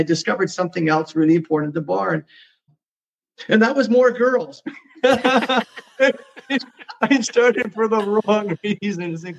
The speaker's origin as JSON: {"language": "English", "town": "Calgary", "region": "Alberta", "country": "Canada", "tie": "born or raised there", "said": "as Canadians, we just did turkey and ham. And as a Canadian, we just try and be like Americans"}